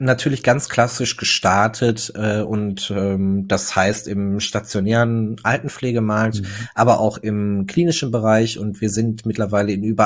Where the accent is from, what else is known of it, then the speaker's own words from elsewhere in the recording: North Rhine-Westphalia, Germany; ich bin ein Kind des Ruhrgebiets. Wir sitzen in Duisburg und ich bin 33 Jahre alt